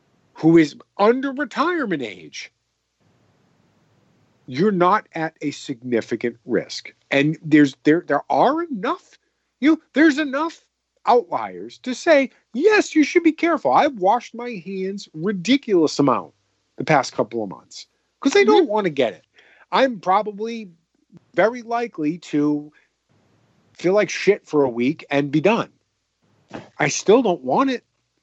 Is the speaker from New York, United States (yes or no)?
no; Massachusetts, United States; I'm from Massachusetts. Massachusetts is one of the areas that's pretty hard hit.